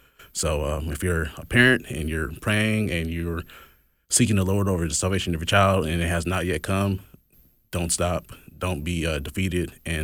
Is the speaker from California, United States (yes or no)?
yes; California, United States; moved away; I'm actually from California. I've been in Mississippi for about 14 years now, and it's been one of the greatest decisions that I've ever made.